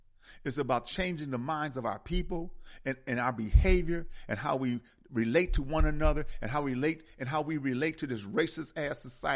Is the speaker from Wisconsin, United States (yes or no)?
yes; Wisconsin, United States; I told him I'm from Wisconsin, you know.